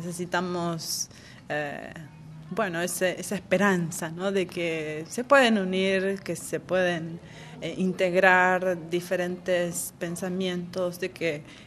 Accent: Argentina; tengo que estar ahí como argentina

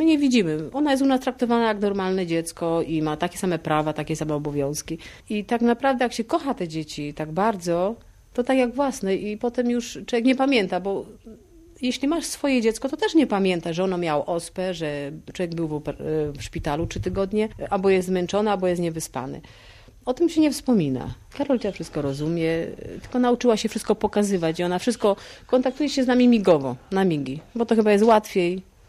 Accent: Gorzów Wielkopolski, Lubusz Voivodeship, Poland; My pochodzimy z Gorzowa Wielkopolskiego

